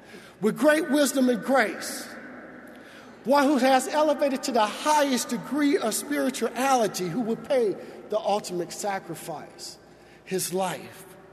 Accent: Deep South, United States; And while growing up in the Deep South, my parents often instilled in me the value for speaking for those who can no longer speak for themselves

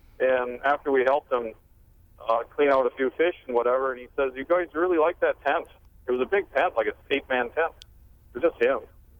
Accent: Marquette, Michigan, United States; now in Fort Atkinson, United States; I was born and raised up near Marquette, Michigan, in Upper Michigan.

